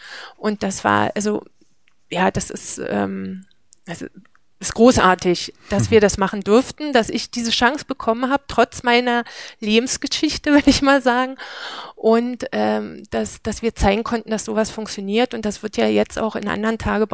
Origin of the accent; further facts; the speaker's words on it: Lusatia, Germany; wir kommen ja aus der Lausitz und das ist sorbisches Siedlungsgebiet.